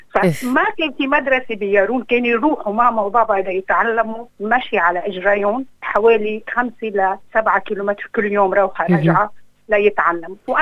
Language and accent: Arabic; Yaroun, South Governorate, Lebanon; now in Australia; أنا حملت وطني معي لهم، عندي الزيتونة وشجرة المندلينة وشجرة الليمون، ريحة يارون وريحة الجنوب وريحة لبنان.